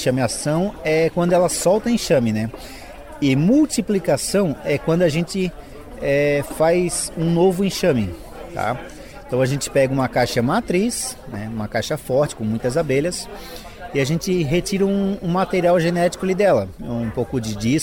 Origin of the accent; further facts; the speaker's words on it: São José, Santa Catarina, Brazil; Eu sou de São José, né?